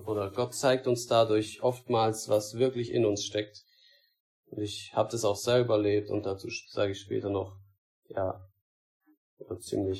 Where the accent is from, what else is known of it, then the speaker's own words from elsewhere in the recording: Metzingen, Baden-Württemberg, Germany; Genau, ich habe vorhin nicht gesagt, von wo ich komme. Also wir sind aus Metzingen, vielleicht kennst du der eine oder andere.